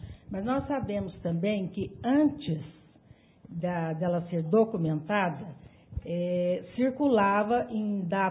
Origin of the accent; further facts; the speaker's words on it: Guaxupé, Minas Gerais, Brazil; Eu sou daqui, nasci em Guaxupé, fui criada aqui, aqui sempre trabalhei até aposentar.